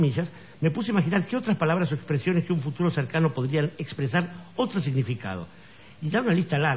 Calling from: Salta, Argentina

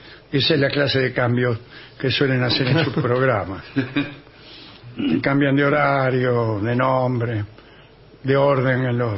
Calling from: Pergamino, Buenos Aires Province, Argentina; de Pergamino.

